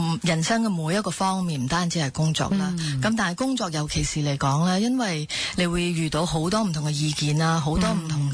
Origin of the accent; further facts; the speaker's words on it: Singapore; Cantonese is a second language; moved away as an adult; now in Hong Kong; 我其实唔係，不过我喺香港工作咗有差唔多八九年啦。我係新加坡人嚟㗎。